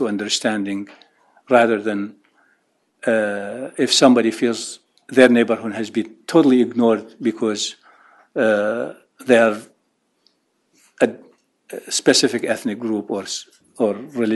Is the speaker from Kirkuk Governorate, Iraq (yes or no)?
yes; Kirkuk, Kirkuk Governorate, Iraq; my family was evicted from Kirkuk, and we are from Kirkuk, and now they have returned.